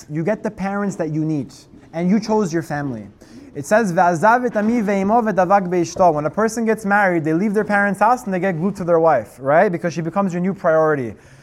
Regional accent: Miami, Florida, United States; I'm from Miami, so I'm not used to it. It's probably in Miami at 6.

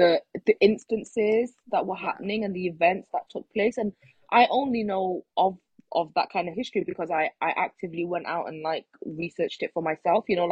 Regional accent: United Kingdom; it's such an important and like empowering part of our history as like British South Asians.

